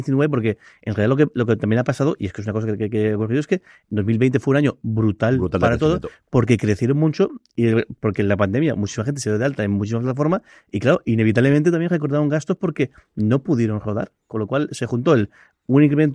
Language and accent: Spanish; Alicante, Valencian Community, Spain; No lo digo porque somos alicantinos